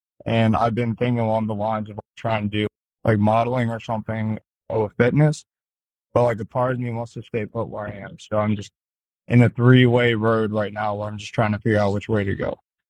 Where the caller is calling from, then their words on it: Tampa, Florida, United States; I'm calling from Tampa, Florida.